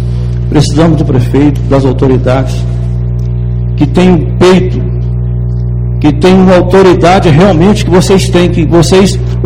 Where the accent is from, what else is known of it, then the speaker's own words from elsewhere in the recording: Barbacena, Minas Gerais, Brazil; now in Ouro Preto, Brazil; Eu estou aqui há 10 anos. Nós viemos de Barbacena, viemos aqui como missionários pregar o evangelho aqui nessa cidade.